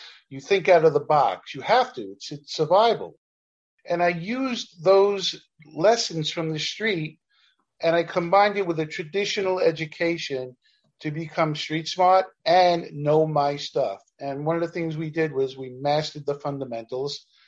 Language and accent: English; Brooklyn, New York, United States; I was a kid from Canarsie, Brooklyn. Came from a very poor family, dysfunctional family.